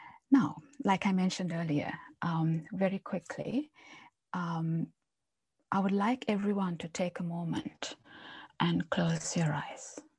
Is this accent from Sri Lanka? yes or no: yes; Sri Lanka; also born or lived in United Kingdom; now in United States; it's actually 7 a.m. for me here in Virginia, but I'm originally from Sri Lanka, like I mentioned earlier, but I lived in the UK for 17 years